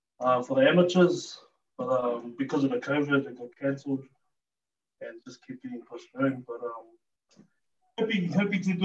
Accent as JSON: {"language": "English", "town": "Rotorua", "region": "Bay of Plenty", "country": "New Zealand", "tie": "born or raised there", "said": "Born and raised in Rotorua."}